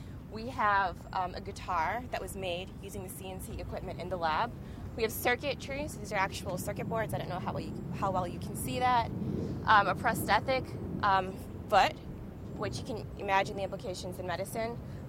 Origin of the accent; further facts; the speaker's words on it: Boston, Massachusetts, United States; I am from Boston, Massachusetts. I grew up in urban Boston, and I was introduced to the Fab Lab at about 12 years old.